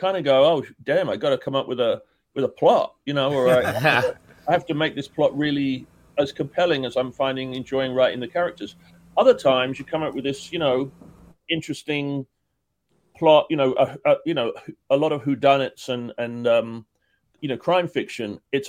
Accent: England, United Kingdom; and you can tell I'm English.

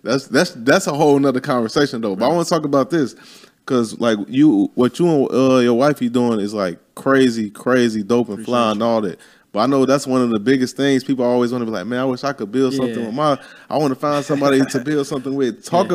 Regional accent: Chicago, Illinois, United States; I'm like, bro, I'm from Chicago.

